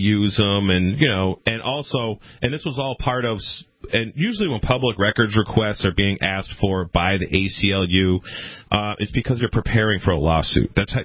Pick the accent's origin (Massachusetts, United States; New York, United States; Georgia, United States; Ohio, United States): Massachusetts, United States; Well, where I grew up in Western Mass, the locals are like, quote, suicide